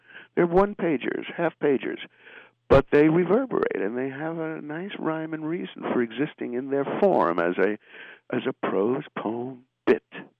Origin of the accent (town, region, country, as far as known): New York, United States